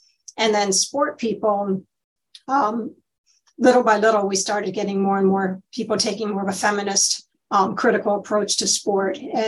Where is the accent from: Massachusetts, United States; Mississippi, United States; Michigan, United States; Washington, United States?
Michigan, United States; I skied competitively. I'm from Michigan.